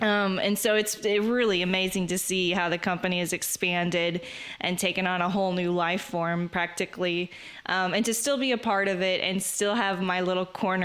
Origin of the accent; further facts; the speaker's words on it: Texas, United States; So I'm born and raised in Texas. My family's actually from South Dakota